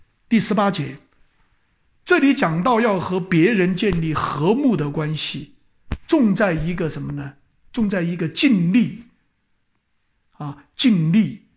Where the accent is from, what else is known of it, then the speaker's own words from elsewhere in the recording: China; 这就是我们中国人讲的什么，天网恢恢，疏而不漏。